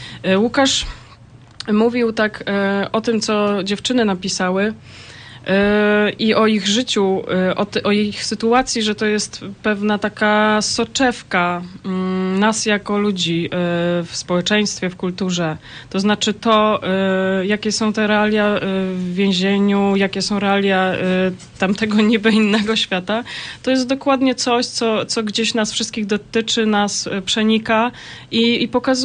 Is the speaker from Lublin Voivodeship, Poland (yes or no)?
no; Warsaw, Masovian Voivodeship, Poland; Nie, jesteśmy z Warszawy.